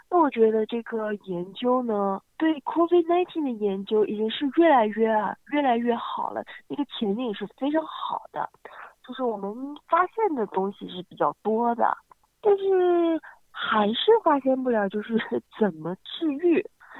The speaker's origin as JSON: {"language": "Chinese", "country": "Malaysia", "said": "我们马来西亚人，我们的那个口音，英文口音不是特别的重。"}